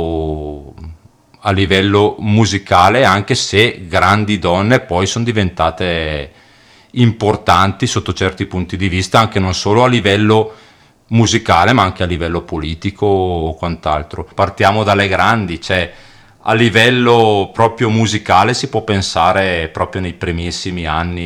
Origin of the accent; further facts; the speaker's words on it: Brno, South Moravian Region, Czechia; Italian is a second language; poter sponsorizzare questa cosa anche non solo nel mio paese che è Brno